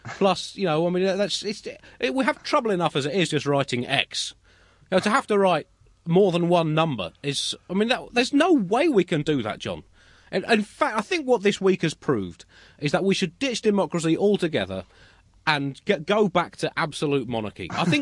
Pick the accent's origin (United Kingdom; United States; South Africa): United Kingdom; now in Israel; I'm a British volunteer currently serving in the Israel Defence Forces